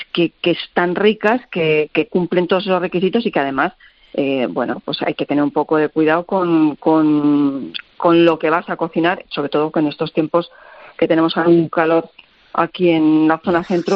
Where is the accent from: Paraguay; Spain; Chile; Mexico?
Spain; Cuenca, Castilla-La Mancha; En cuanto Paloma pueda venir, estamos en mi tierra... con unas buenas zapatillas, cuesta para arriba la Plaza Mayor para abajo y a comer morteruelo.